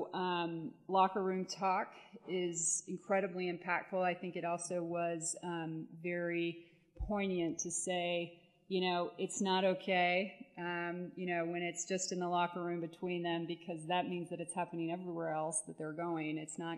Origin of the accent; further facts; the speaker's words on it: Denver, Colorado, United States; I grew up in Denver. I was bused in Denver. I was part of the desegregation case in Denver.